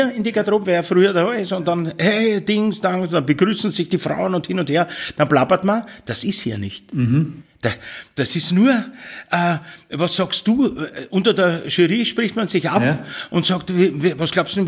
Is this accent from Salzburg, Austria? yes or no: no; Vienna, Austria; Bin ein Wiener